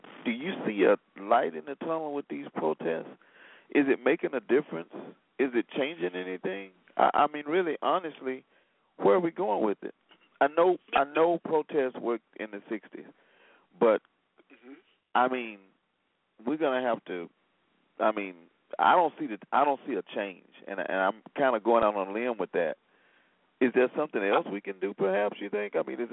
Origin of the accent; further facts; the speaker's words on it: Selma, Alabama, United States; I was remembering in the 60s, I grew up in Selma.